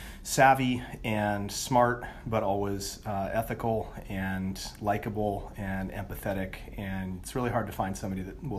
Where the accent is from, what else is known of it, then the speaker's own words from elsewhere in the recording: Santa Cruz, California, United States; also born or lived in Spain; I'm from Santa Cruz originally and raised almost entirely in Santa Cruz with a small stint in Spain.